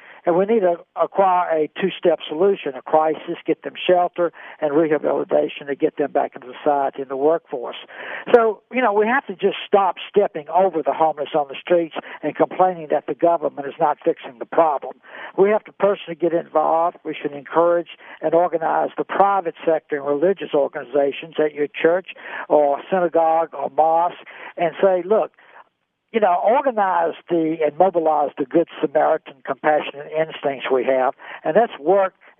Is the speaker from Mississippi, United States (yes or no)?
yes; Clarksdale, Mississippi, United States; moved away; You know, I'm originally from Clarksdale, Mississippi. I've been out here since 1968, so I've lived here most of my life. I'm Roman Catholic.